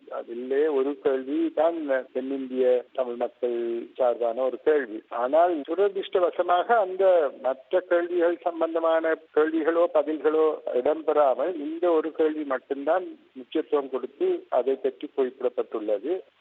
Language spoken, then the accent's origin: Tamil; Colombo, Western Province, Sri Lanka; அதாவது நான் இருந்து வந்த இடம், நான் கொழும்பில் பிறந்து கொழும்பில் வளர்ந்தேன். என்னுடைய பூர்வீகம் வட மாகாணத்தில்.